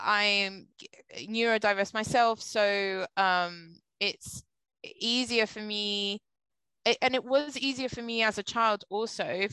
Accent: Cyprus; I come from a very small place in Cyprus. I'm a British Cypriot

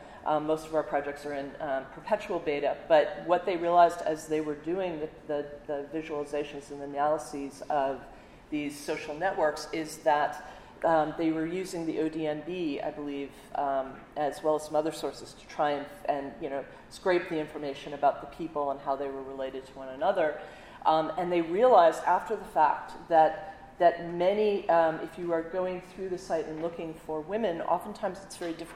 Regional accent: United States; as an American embarrassed at the current state of my country

